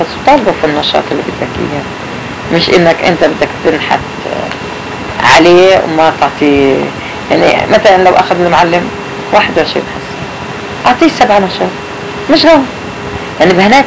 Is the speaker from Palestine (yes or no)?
yes; Palestine; أنا لو عايش في فلسطين لكن مش في وقت هذا أنا ابن فلسطين نفسه ما بنظر لي إني أنا من فلسطين